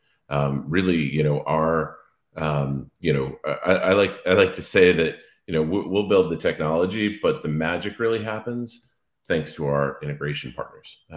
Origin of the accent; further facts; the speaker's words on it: Cape Cod, Massachusetts, United States; So I grew up on Cape Cod. At 15, I was working in a go-kart track